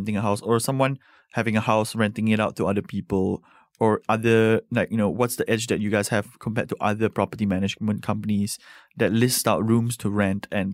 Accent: Sarawak, Malaysia; I'm from Sarawak, actually.

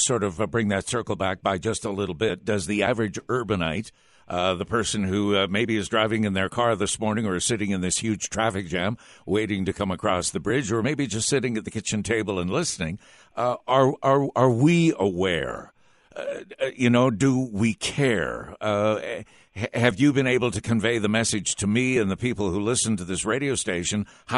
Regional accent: British Columbia, Canada; And I think we all, as British Columbians, had an understanding and an attitude of how important that was.

